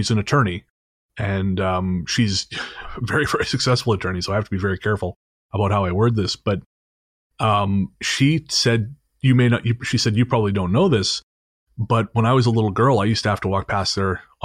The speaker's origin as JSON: {"language": "English", "town": "Revelstoke", "region": "British Columbia", "country": "Canada", "tie": "born or raised there", "said": "growing up in Revelstoke. Of course, the hometown."}